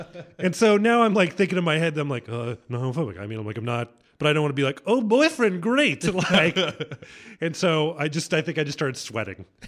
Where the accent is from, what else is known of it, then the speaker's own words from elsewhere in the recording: Texas, United States; oh, I wonder if this guy, because we're from Texas, if he thinks we're all homophobic down there.